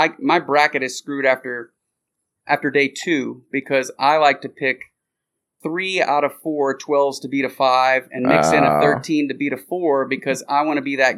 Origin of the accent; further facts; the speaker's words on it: New Orleans, Louisiana, United States; Because I'm from the New Orleans area, and he's left-handed like yourself.